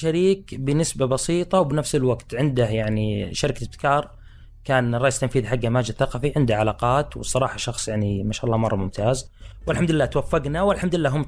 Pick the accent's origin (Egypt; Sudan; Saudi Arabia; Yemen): Saudi Arabia; يعني غالبيه الفواكه ما تزرع عندنا في السعوديه